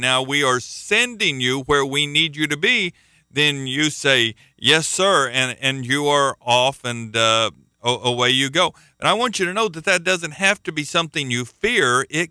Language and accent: English; Midwest, United States; now in Florida, United States; I'm not a native Floridian. I am from a different part of the country. I'm from the Midwest.